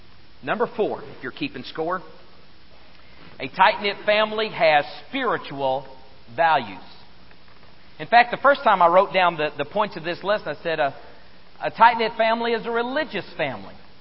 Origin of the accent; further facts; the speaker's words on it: Oklahoma, United States; Now, you know that I grew up in Oklahoma, and so for many years I rooted for the Oklahoma Sooners